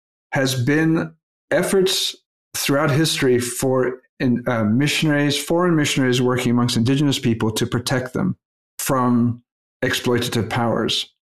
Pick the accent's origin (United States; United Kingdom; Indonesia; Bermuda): Indonesia; Papua; In the island where I grew up in New Guinea